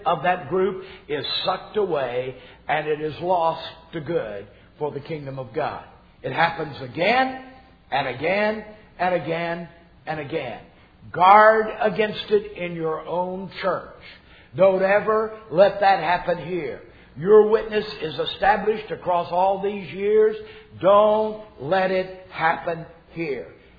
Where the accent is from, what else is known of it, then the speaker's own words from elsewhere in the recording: Texas, United States; My way of handling things, being from Texas and being Irish, is if you don't like it